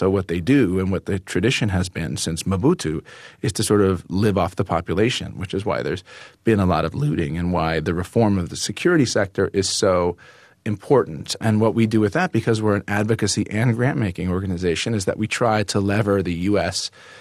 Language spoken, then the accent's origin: English; California, United States; And I'm keenly aware of the fact that I am a guy from California